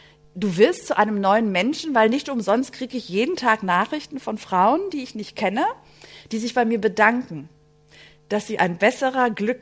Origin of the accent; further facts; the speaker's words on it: Greece; German is a second language; Essen, also hallo, ich bin Griechin.